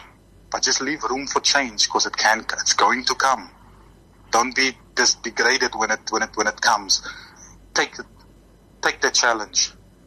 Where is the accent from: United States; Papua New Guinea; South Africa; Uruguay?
South Africa; Paarl, Western Cape; I'm born and bred in the Boland, Paarl. And yeah, it will always be my hometown. My whole family is in Paarl.